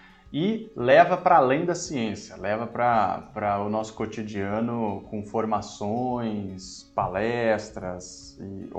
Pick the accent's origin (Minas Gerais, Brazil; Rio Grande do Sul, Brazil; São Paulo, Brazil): São Paulo, Brazil; Santos; Cara, eu sou de Santos.